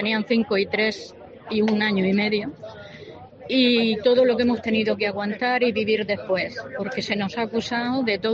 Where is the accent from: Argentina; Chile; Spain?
Spain; Murcia, Region of Murcia; Todos somos de Murcia, sí.